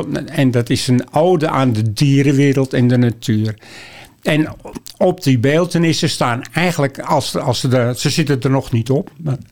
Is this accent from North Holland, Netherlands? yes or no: yes; Amsterdam, North Holland, Netherlands; Nou, ik kom zoals gezegd uit de Jordaan.